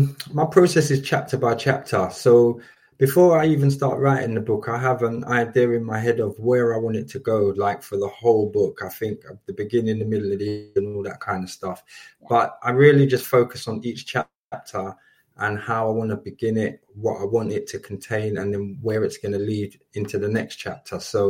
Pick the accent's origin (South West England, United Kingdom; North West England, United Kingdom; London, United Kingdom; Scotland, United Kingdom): London, United Kingdom; I'm from London.